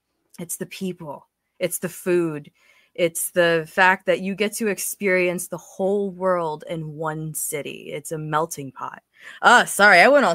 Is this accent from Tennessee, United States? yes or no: no; Florida, United States; also born or lived in Turkey; now in Los Angeles, United States; You know, I grew up in Florida and in Turkey, and I literally took a couple years to get here, but I went from Florida to Nashville to Fort Collins to LA.